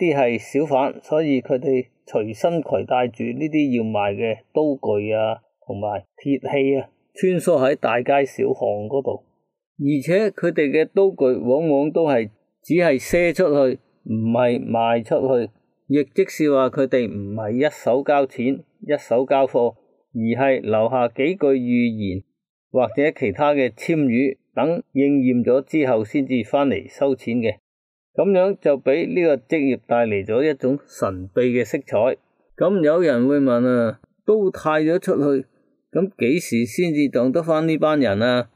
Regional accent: Guangdong, China; 我哋广东人就叫呢啲做俗语啊。

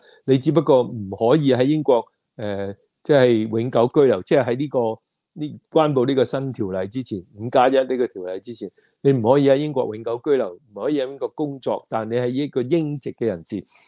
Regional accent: Hong Kong; 我都系，因为我都系香港人。

